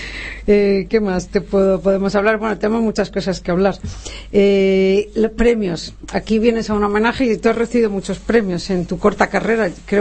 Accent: Madrid, Community of Madrid, Spain; Yo que soy madrileña.

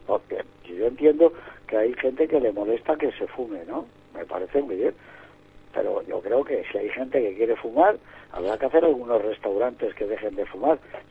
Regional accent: Madrid, Community of Madrid, Spain; Yo soy madrileño y, por encima de todo

